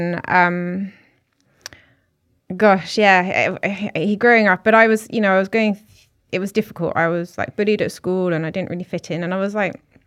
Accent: South East England, United Kingdom; born there; But I was born in West Sussex in a very English, a very English country bumpkin village.

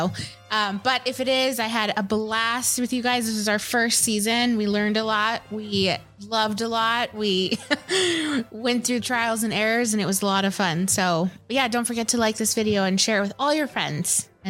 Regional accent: Los Angeles, California, United States; I'm from Los Angeles. We're all from Los Angeles.

